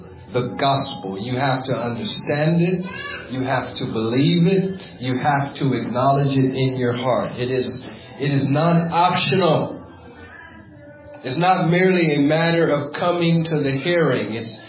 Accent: California, United States; I'm from California. There's a lot of Mexicans in California.

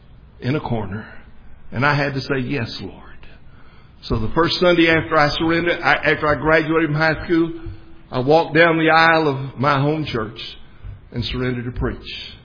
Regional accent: Texas, United States; Most of you know by now that I grew up out in West Texas, about 200 miles west of here. It's a hot, dry, arid country.

